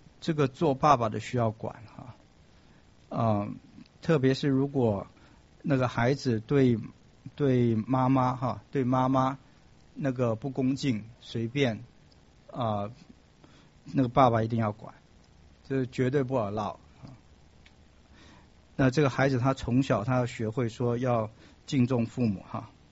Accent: Taiwan; now in United States; 我从前刚来美国的时候，我以为美国这是一个不讲礼貌的地方，因为从小在台湾看的那些好莱坞的电影

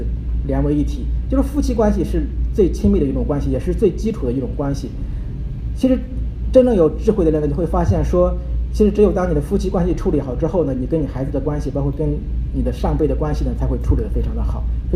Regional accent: China; 其实这一点呢是我们中国人经常所不是特别太注意的。

